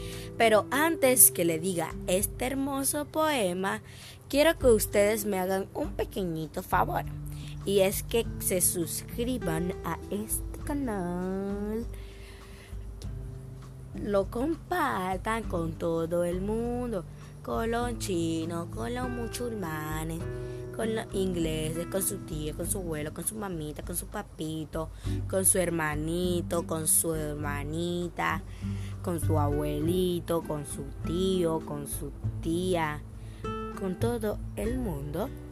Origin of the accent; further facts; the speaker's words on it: Colombia; born there; Lo hice con mucho amor para mi país natal, Colombia.